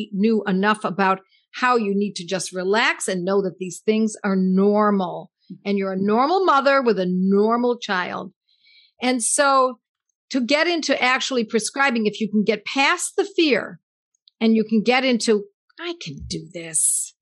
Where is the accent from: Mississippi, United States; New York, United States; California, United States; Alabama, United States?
New York, United States; Buffalo; They said he was going to be bringing the Banerjees into Buffalo, New York, my hometown, and they were going to be speaking at our college